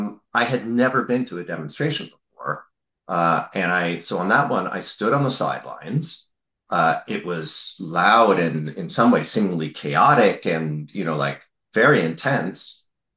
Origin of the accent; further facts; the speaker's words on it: New Jersey, United States; I went to school in New Jersey, I grew up in New Jersey, close to New York City